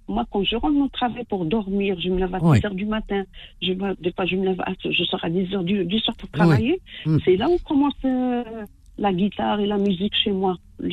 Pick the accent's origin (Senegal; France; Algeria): Algeria; Oran, Oran Province; moi je suis d'Oran.